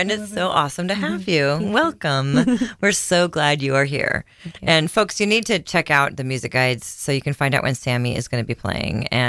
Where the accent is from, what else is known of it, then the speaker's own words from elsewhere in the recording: Davis, California, United States; growing up in Davis, we had the best music programs.